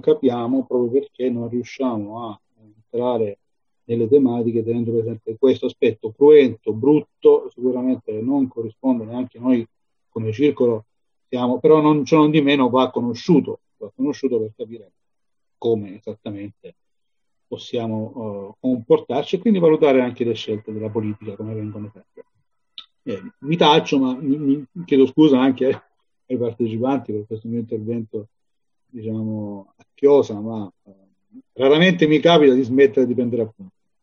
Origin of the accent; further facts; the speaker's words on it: Apulia, Italy; now in Milan, Italy; io sono pugliese, sono salentino, ma vivo a Milano, quindi ho una origine diversa